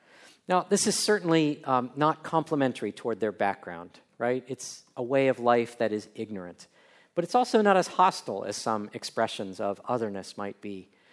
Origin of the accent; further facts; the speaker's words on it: Ohio, United States; I grew up in Northeast Ohio in a Methodist church in a suburb of Akron, Ohio